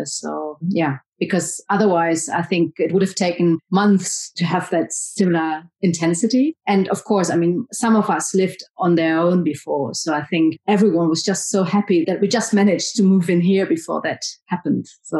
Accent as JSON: {"language": "English", "region": "Berlin", "country": "Germany", "said": "Hi from Berlin. So it's great to be here. … from Berlin."}